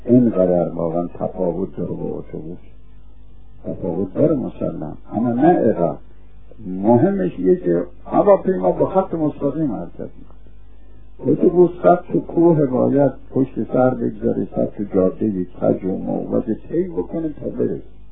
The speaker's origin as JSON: {"language": "Persian", "country": "Iran", "said": "ما ایرانی هستیم"}